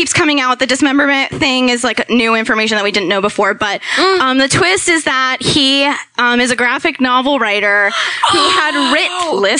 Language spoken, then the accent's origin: English; Miami, Florida, United States; I'm originally from Miami, but I live here now in my home.